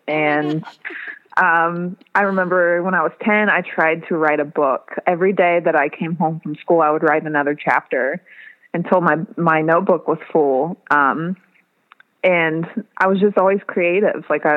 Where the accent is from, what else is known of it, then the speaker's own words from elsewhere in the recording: Gallipolis, Ohio, United States; I grew up in Gallipolis, Ohio.